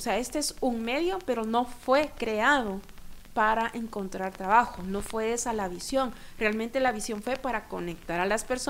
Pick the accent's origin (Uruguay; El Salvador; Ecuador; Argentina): El Salvador; moved away as an adult; now in Guatemala; soy salvadoreña, tengo 7 años de vivir en Guatemala.